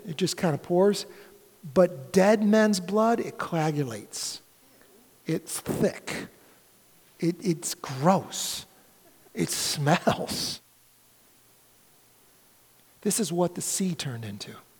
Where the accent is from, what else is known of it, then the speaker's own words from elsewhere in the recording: Rochester, New York, United States; I was born and raised up in Rochester, right on Lake Ontario.